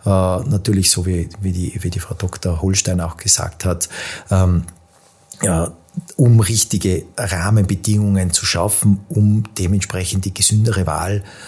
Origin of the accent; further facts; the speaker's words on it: Tyrol, Austria; born there; now in Vienna, Austria; bin gebürtiger Tiroler, lebe seit vielen Jahren in Wien